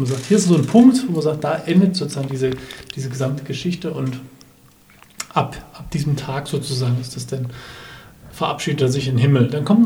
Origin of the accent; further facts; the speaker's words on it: Dessau, Saxony-Anhalt, Germany; ich komme ja aus Dessau